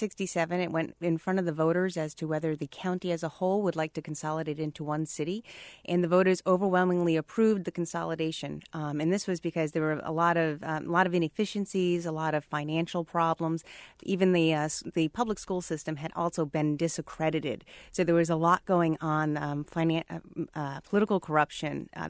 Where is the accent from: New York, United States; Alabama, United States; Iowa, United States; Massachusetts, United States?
Massachusetts, United States; I'm from Massachusetts, so I understand small New England towns and New England in town form of government.